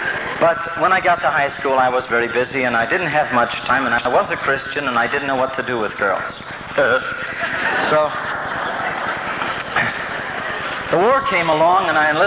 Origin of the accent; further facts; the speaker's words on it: England, United Kingdom; I'm an Englishman. It's very hard for me to do that.